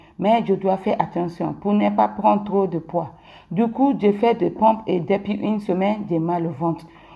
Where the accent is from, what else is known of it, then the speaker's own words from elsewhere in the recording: Niger; je suis Nigérien et je vais vous raconter mon témoignage